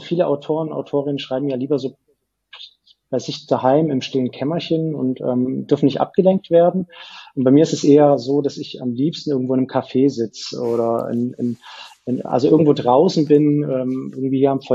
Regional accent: Böblingen, Baden-Württemberg, Germany; also born or lived in Sindelfingen; now in Stuttgart, Germany; Ich bin quasi Stuttgarter, also ich bin in Sindelfingen geboren und bin dann in Böblingen-Sindelfingen aufgewachsen, dort zur Schule gegangen und dann habe ich ein paar Jahre in Feilen gelebt und bin dann so in den Kessel reingezogen

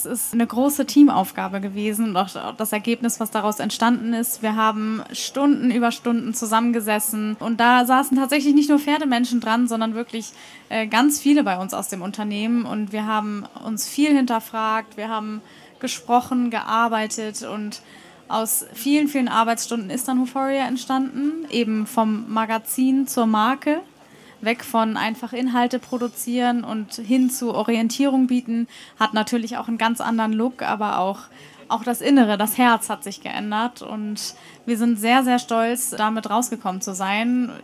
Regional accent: Hamburg, Germany; Ja, ich komme gebürtig aus Hamburg, bin hier aufgewachsen und geboren, habe also auch das Derby schon seit meinen Kindertagen miterlebt

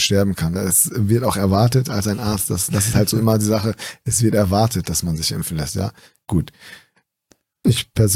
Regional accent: Aurich, Lower Saxony, Germany; also born or lived in Lebanon; now in Hamburg, Germany; Ich bin 37 Jahre alt. Gebürtig komme ich aus dem Libanon. Bin in Ostfriesland Aurich aufgewachsen. Nach meinem Abitur nach Hamburg gekommen

